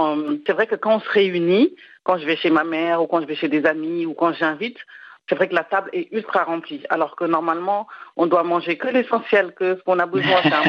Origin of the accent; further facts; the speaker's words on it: Senegal; j'ai grandi un peu au Sénégal. Et c'est vrai que quand j'étais petite, je jeûnais déjà.